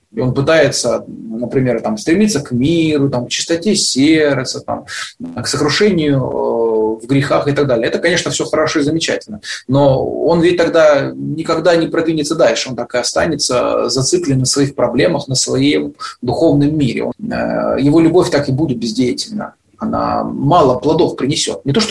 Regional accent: Belgorod, Belgorod Oblast, Russia; Так как я сам из Белгорода

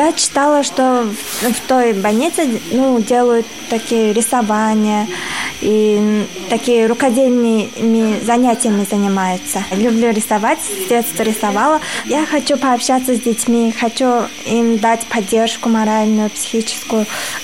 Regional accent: Mongolia; now in Russia; я из Монголии, я сейчас студент.

